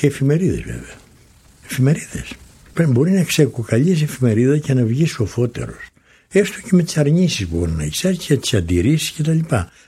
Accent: Lamia, Central Greece, Greece; Πρέπει να ήμουνα στην πρώτη-τελευταία τάξη του Δημοτικού, στην πατρίδα μου τη Λαμία

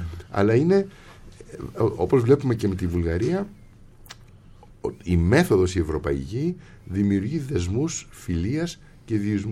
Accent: Athens, Attica, Greece; Οι γονείς μου ήρθαν στην Αθήνα, παντρεύτηκαν στην Πάτρα και ήρθαν στην Αθήνα αρχής της δεκαετίας του 50. Μεγάλωσα στην Αθήνα, τέλειωσα το σχολείο στην Αθήνα και μετά πήγα στη νομική σχολή Αθηνών.

